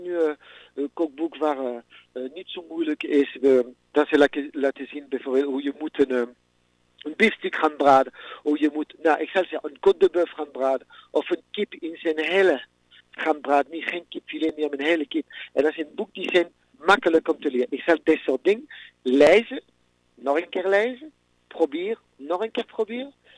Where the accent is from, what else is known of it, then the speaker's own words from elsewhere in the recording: France; Dutch is a second language; now in Netherlands; Omdat ik als Fransman ontdekt, proef en laat zien aan Nederlander hoe rijk hebben we hier.